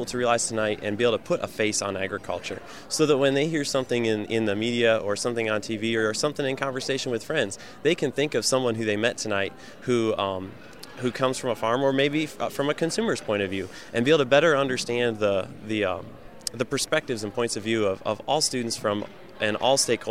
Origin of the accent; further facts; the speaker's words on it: Waterville, Ohio, United States; from Waterville, Ohio in Lucas County.